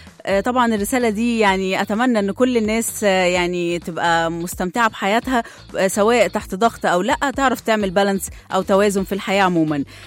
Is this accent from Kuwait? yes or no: no; Egypt; كلنا فخورين بأن احنا مصريين، والحمد لله وربنا يحفظ بلدنا